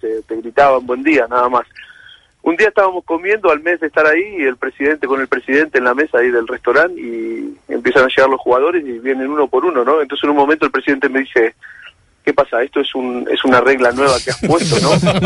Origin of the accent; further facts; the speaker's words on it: Argentina; más siendo argentino y siendo de Newell